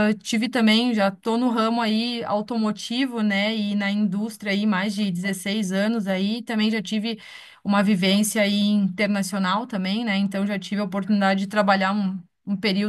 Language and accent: Portuguese; Caxias do Sul, Rio Grande do Sul, Brazil; Eu aqui, eu sou de Caxias do Sul, Rio Grande do Sul. Então, fica perto de Gramado.